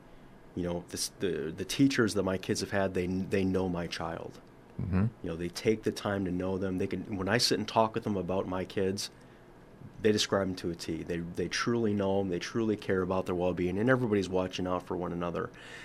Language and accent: English; Illinois, United States; moved away; I came from Illinois, and it was the same way.